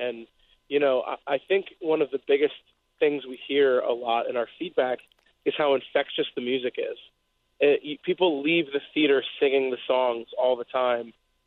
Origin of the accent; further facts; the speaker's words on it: Glen Ellyn, Illinois, United States; I am, through and through. I grew up out in Glen Ellyn, Illinois